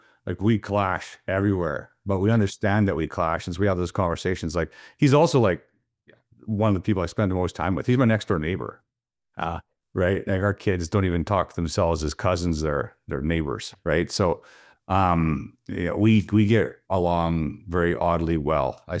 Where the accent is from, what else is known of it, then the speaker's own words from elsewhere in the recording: Canada; being a Canadian, it's great that they kind of drive towards the Canadian side of things